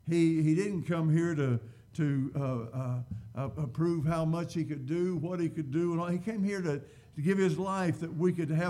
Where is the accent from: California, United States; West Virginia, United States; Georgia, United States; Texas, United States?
West Virginia, United States; You see, I'm a West Virginia native. I came from West Virginia. Can you imagine a man from Clay County, West Virginia, being preaching the places that I've been able to preach?